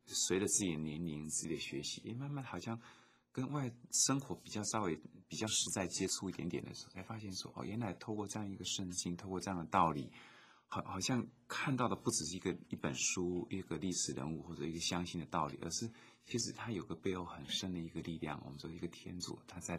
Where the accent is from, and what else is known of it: Taiwan